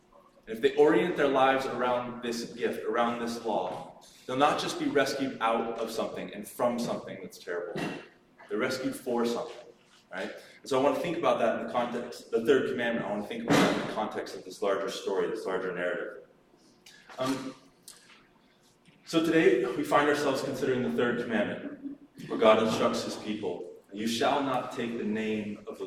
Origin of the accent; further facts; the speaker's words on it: United States; now in Canada; I grew up in the States. I've been in Canada since 2007, so this feels so much like home.